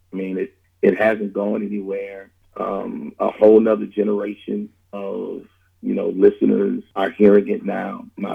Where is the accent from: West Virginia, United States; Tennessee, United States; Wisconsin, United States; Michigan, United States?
Michigan, United States; Grand Rapids; now in Texas, United States; I grew up literally 2.5 hours away from Chicago in a place called Grand Rapids, Michigan